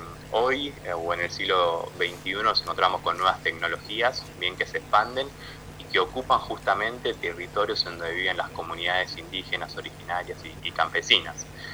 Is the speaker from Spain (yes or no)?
no; Lanús, Buenos Aires Province, Argentina; Yo soy de Lanús, siempre me tomaba el 37 y el 45 para ir a trabajar, para ir a estudiar